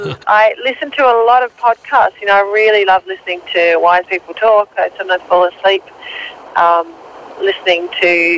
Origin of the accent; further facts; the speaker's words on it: Melbourne, Victoria, Australia; in my hometown in Melbourne, and it was something exciting and new to try.